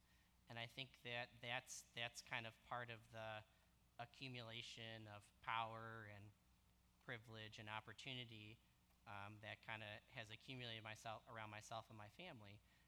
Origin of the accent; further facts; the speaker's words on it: Westland, Michigan, United States; Growing up in Westland, as a little kid, I was playing with a neighbor kid, and he proceeded to start … right, in reference to my Mexican background.